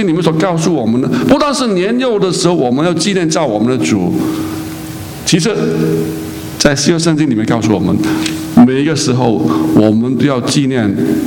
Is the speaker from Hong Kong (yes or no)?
yes; Hong Kong; 我是从在香港长大的，我看香港的情况实在很混乱。